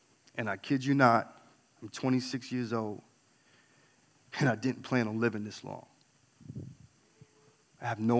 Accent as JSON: {"language": "English", "region": "New York", "country": "United States", "accent": "New York", "lives_now": "Midwest, United States", "said": "I guess she liked my New York accent at the time. Y'all stole it from me. I've been in the Midwest for the longest. It's gone."}